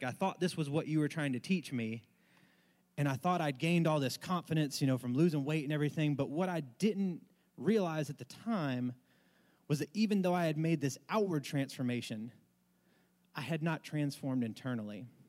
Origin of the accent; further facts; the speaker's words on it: Charleston, South Carolina, United States; And I'm from Charleston originally. And as anybody that grew up in South Carolina, especially in Charleston, when you get told you have to move to Myrtle Beach, you kind of go, yeah, I don't want to do that.